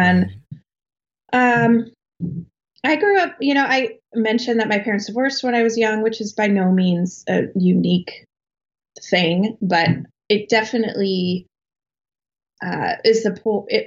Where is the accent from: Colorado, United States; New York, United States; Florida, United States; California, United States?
Colorado, United States; So I grew up in, I was born and raised in Colorado in like a small town south of Denver. I lived there all through my life.